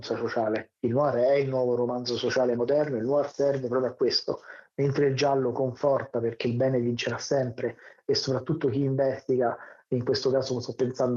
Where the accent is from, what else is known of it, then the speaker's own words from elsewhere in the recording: Rome, Lazio, Italy; Io sono nato e cresciuto a Roma, però ho fatto tutto il mio percorso scolastico alla scuola francese